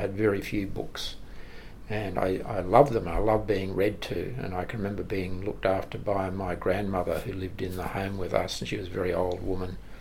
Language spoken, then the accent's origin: English; Brisbane, Queensland, Australia; born there; I was born in Brisbane, and I came from a family that you wouldn't think would produce a professor.